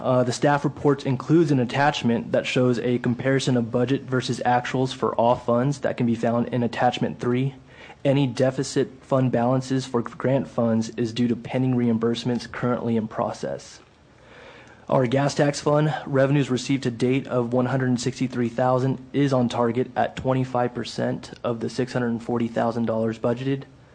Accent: Hanford, California, United States; Hanford, California.

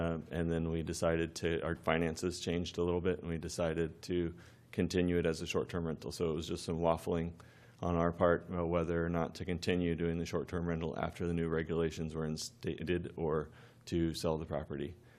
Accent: Missouri, United States; We're both born and raised in Missouri. I've been a member of this community for 15 years.

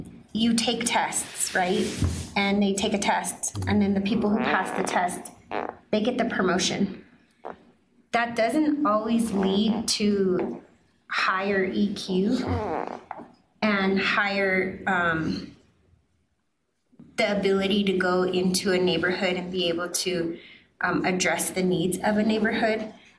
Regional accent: Denver, Colorado, United States; we have a chief who is born and raised in Denver, has lived in Denver his whole life, similar to me

